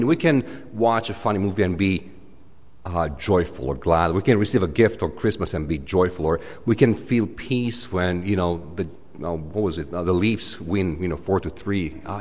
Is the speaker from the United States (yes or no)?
no; Romania; I grew up in Romania, so for us, superheroes were like the Soviet soldier.